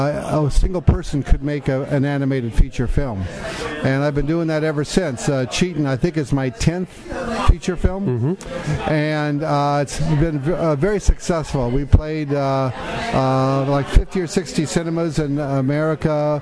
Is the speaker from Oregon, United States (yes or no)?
yes; Oregon, United States; Yeah, I'm from Oregon originally